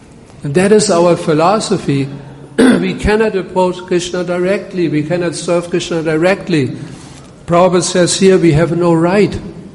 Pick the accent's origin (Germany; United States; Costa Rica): Germany; English is a second language; I'm from Germany. I'm a German. If someone tells me till nine, then that's it.